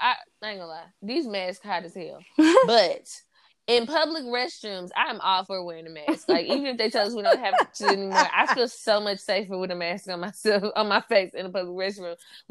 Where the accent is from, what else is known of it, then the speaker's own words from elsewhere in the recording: North Carolina, United States; I was younger because I'm from North Carolina.